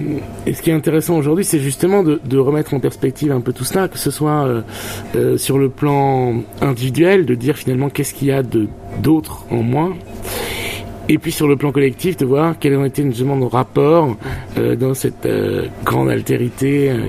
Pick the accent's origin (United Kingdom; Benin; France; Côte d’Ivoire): France; now in Barcelona, Spain; oui, je suis français, je vis à Barcelone.